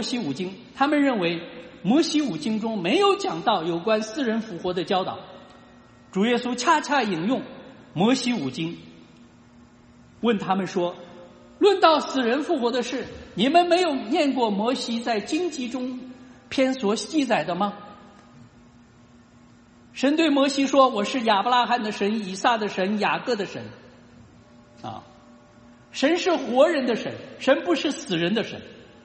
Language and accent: Chinese; Qinghai, China; 我小时候生活在青海，青海的山上基本上是没有树，没有树，或者人家说青海的山上不长草